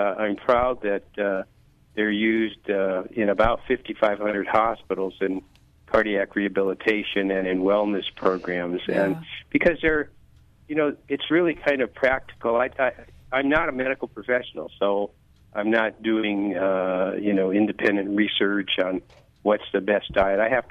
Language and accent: English; Connecticut, United States; I grew up in Connecticut, so I was subject to secondary smoke.